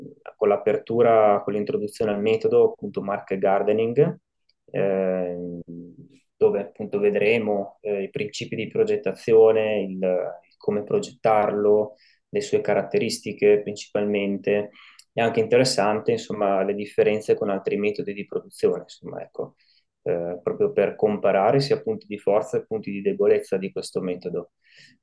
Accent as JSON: {"language": "Italian", "region": "Trentino-Alto Adige", "country": "Italy", "said": "io vengo dal Trentino"}